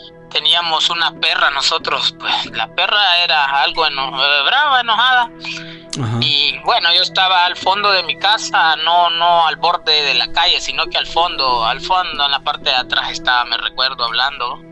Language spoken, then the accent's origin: Spanish; Honduras; moved away; en mi país de origen, pues en Honduras